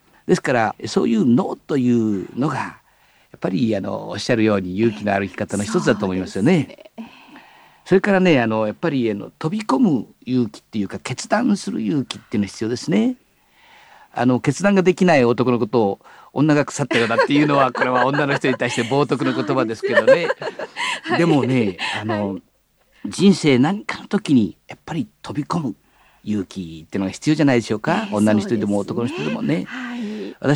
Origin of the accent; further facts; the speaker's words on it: Gunma, Japan; 私群馬県の出身で